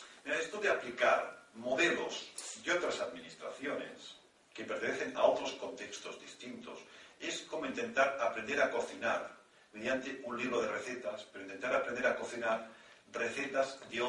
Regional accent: Catalonia, Spain; Ya saben cómo somos los catalanes, ¿eh?

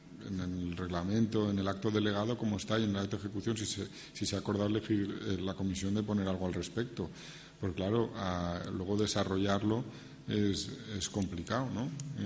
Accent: Spain; Es una cosa que como españoles siempre nos sorprende

